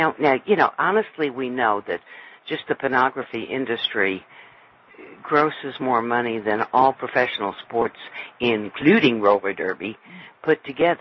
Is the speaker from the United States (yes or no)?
yes; New York, United States; As a New Yorker, he fit.